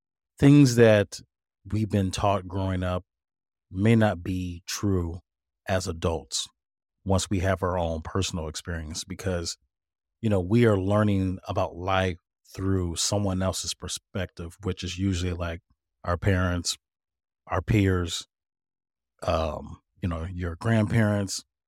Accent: St. Louis, Missouri, United States; we are both originally from St. Louis, Missouri

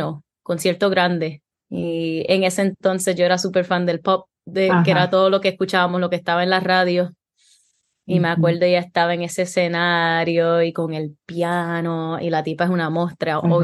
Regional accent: Carolina, Puerto Rico; born there; also born or lived in Nebraska / California; Y yo nací ahí. Yo nací en Carolina. Vivimos ahí no mucho tiempo.

